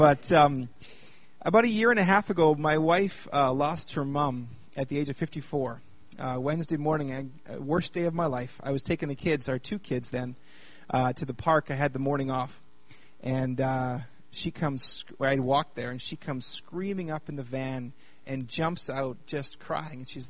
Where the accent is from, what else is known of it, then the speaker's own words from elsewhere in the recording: Kelowna, British Columbia, Canada; I was born and raised here in Kelowna.